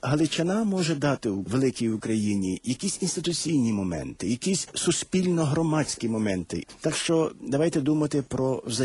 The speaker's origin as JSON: {"language": "Ukrainian", "region": "Galicia", "country": "Ukraine", "said": "Ми, галичани, дуже часто гордимося тим, що у нас збережена церква."}